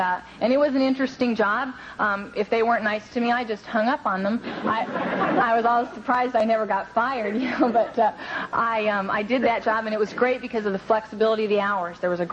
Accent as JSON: {"language": "English", "town": "Venice", "region": "California", "country": "United States", "tie": "born or raised there"}